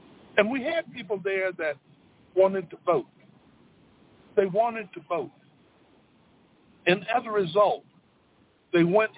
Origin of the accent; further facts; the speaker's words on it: Spartanburg, South Carolina, United States; But yet and still, in my hometown of Spartanburg, South Carolina, at one time we had the unit that has fought longer than any other unit.